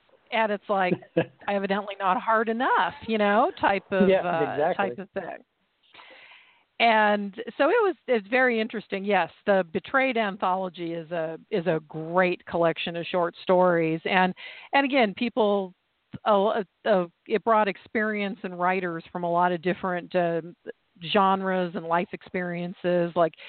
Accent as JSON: {"language": "English", "town": "Sacramento", "region": "California", "country": "United States", "said": "because I'm from the Sacramento area. I went to school up in Sonora, but I'm from the whole Valley area."}